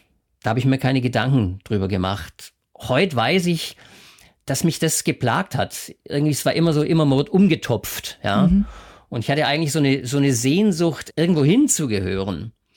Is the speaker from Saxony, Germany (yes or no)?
no; Freiburg, Baden-Württemberg, Germany; born there; Ich bin gebürtiger Freiburger, also im Südwesten der Republik auf die Welt gekommen.